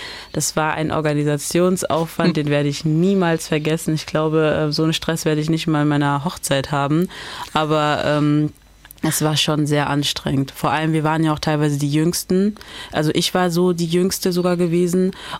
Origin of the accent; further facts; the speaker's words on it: Mainz, Rhineland-Palatinate, Germany; warum reicht es Ihnen oder dir nicht, dass ich einfach sage, dass ich aus Mainz komme?